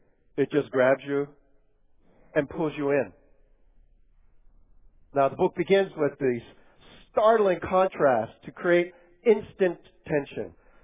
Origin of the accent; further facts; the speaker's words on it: Pennsylvania, United States; also born or lived in New York City; although I was born in New York City, I actually spent a good portion of my childhood growing up in rural Pennsylvania.